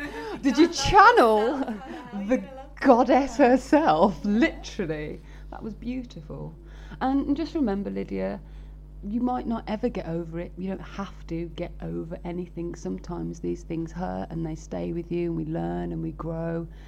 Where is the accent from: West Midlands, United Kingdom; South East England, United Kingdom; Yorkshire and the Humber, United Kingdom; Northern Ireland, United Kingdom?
West Midlands, United Kingdom; Birmingham; Sorry, I'm from Birmingham.